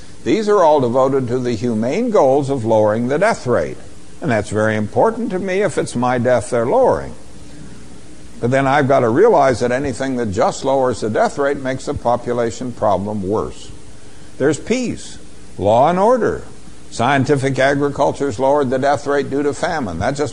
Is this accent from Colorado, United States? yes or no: yes; Boulder, Colorado, United States; let's start in Boulder, Colorado. Here's my hometown.